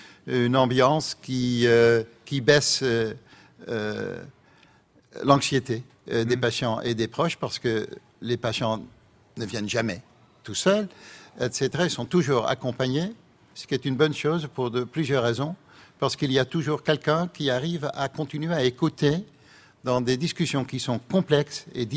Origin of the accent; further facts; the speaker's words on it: Netherlands; first language Dutch; French is a second language; ma langue maternelle, en fait, est hollandais